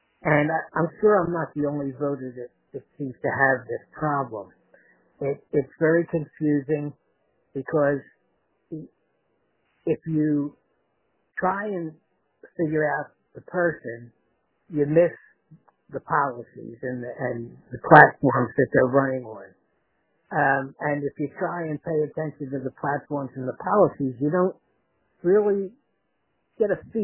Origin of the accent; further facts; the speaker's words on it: Philadelphia, Pennsylvania, United States; I've been voting for a long time, born and raised in Northeast Philly, 75 years old